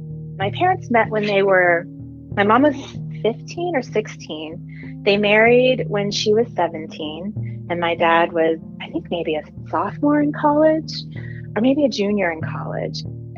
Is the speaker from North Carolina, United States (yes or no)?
no; Nashville, Tennessee, United States; born there; also born or lived in Washington, D.C.; So I was born in Nashville, Tennessee. My dad was in medical school at the time that I was born, and I'm a second child.